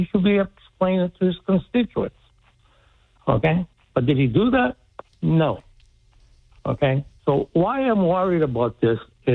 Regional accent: Greece; now in United States; I lived in the city since 1959 when I came from Greece, okay?

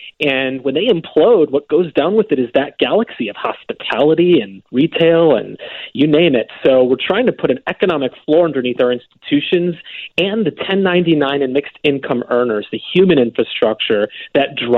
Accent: Chicago, Illinois, United States; also born or lived in Morton Grove; Look, I am a proud born and raised Chicago, and I grew up in Rogers Park, Peterson and Maplewood, and over on Fargo, and then Morton Grove.

